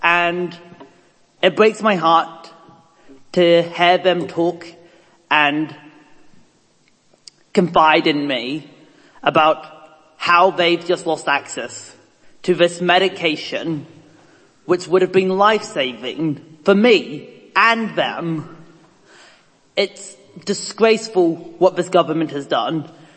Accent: South Island, New Zealand; I've just moved here three, four days ago. Someone tell me. So I come from South Island

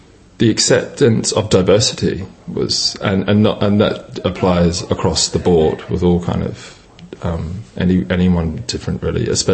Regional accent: Wellington, New Zealand; moved away; I grew up, I'm from New Zealand, and I grew up in the hut. Went to St. Pat's Silverstream. Yeah, then I moved to London. Well, actually moved to Auckland in 95 and then London in 97.

